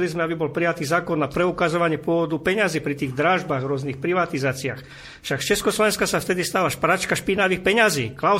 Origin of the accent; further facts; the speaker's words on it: Poprad, Prešov Region, Slovakia; dokonca vodu, priamo u nás v Poprade